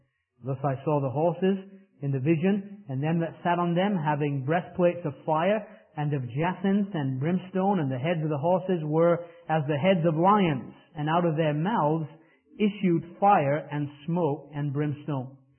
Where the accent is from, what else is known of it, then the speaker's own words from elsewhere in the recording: England, United Kingdom; And as an Englishman, I find it hard to understand what the fascination with Valley Forge, Pennsylvania is